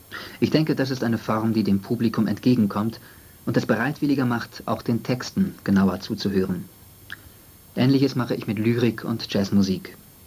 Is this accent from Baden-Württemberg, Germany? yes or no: no; Rüdersdorf, Brandenburg, Germany; born there; Und das wird angesiedelt sein an meinem Geburtsort östlich von Berlin in den Kalksteinbrüchen von Rüdersdorf